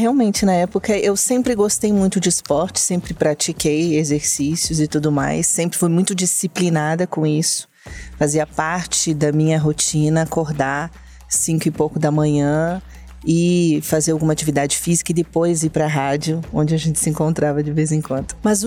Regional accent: Erechim, Rio Grande do Sul, Brazil; Sou gaúcha. De Erechim, região norte lá do estado.

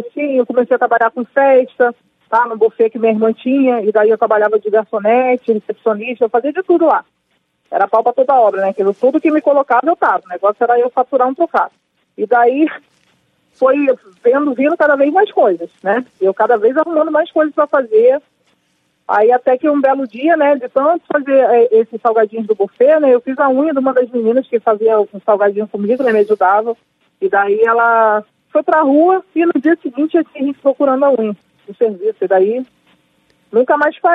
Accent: Duque de Caxias, Rio de Janeiro, Brazil; Mas eu sou uma menina que fui nascida, né, em Duque de Caxias, na Baixada.

